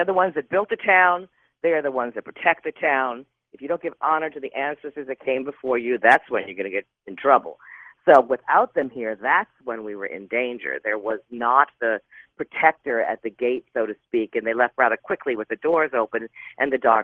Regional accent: New Orleans, Louisiana, United States; Fortunately, I grew up in New Orleans, which this stuff is very, very open anyway.

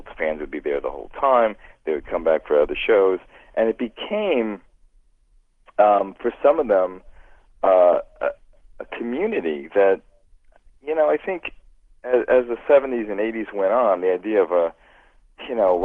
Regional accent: New Jersey, United States; I remember I was growing up in New Jersey

